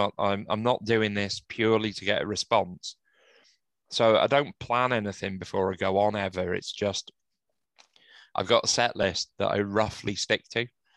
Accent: England, United Kingdom; I'm from England.

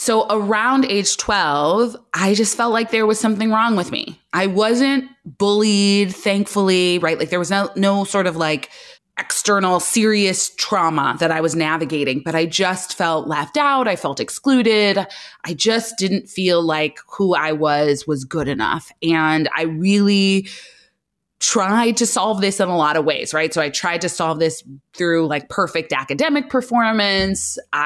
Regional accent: California, United States; No, I grew up in Southern California. So my parents met in New Haven, Connecticut, moved to Chicago, and then moved to California. And that's where I grew up.

